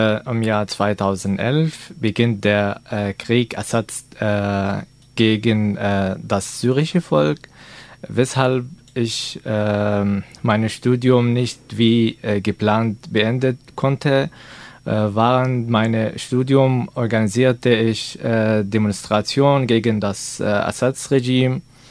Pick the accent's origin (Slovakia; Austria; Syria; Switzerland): Syria; Aleppo, Aleppo Governorate; now in Germany; Ich komme aus Syrien, Nordsyrien, Aleppo.